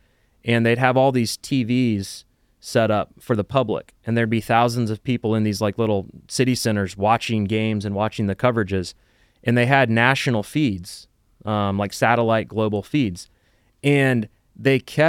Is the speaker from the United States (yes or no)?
yes; Kansas City, Missouri, United States; I'm not from the farm. I'm from Kansas City.